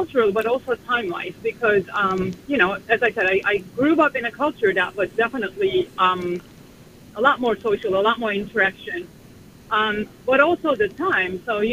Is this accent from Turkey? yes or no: yes; Turkey; moved away as an adult; now in United States; And I am originally from Turkey, and I still, like, remember as a child, you know, growing up.